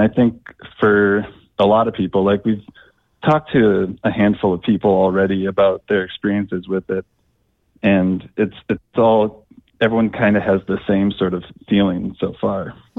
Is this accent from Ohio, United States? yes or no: no; Duluth, Minnesota, United States; So I was raised in Duluth